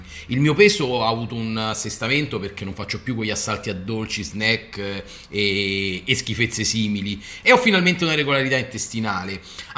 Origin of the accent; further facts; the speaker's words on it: Frosinone, Lazio, Italy; ho 42 anni e sono di Frosinone.